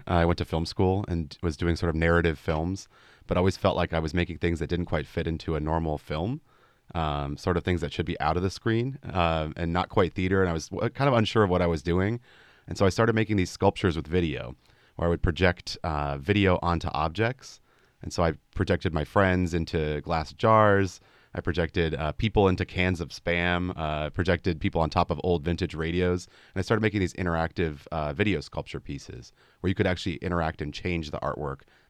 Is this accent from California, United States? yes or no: yes; Los Angeles, California, United States; Yeah, I grew up in Los Angeles originally, and you know, I was the son of two teachers and artists in their own way.